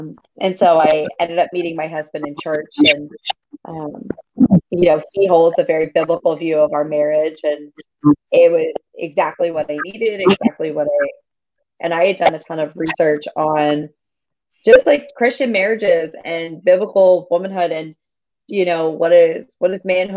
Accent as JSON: {"language": "English", "region": "Northeast", "country": "United States", "tie": "born or raised there", "said": "So I grew up in the Northeast, and it is very, what's the right word I want to use for this? It is like ultra progressive where I grew up."}